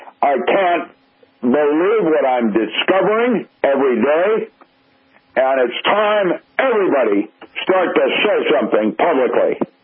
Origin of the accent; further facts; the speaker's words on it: United States; I am ashamed if I'm going to Europe to even mention that I'm from the United States